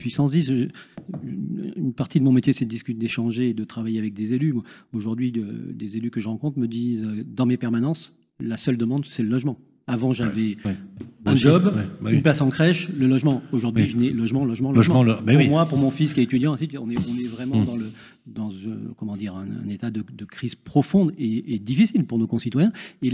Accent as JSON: {"language": "French", "town": "Grenoble", "region": "Auvergne-Rhône-Alpes", "country": "France", "tie": "born or raised there", "said": "moi j'ai grandi à Grenoble. J'ai habité au village olympique, j'ai habité au collège au village olympique, j'ai habité à la ville."}